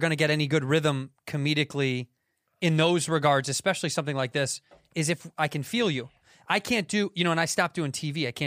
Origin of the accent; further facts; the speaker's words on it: Chicago, Illinois, United States; I'm from Chicago, Illinois, and I'm on the road right now doing stand-up.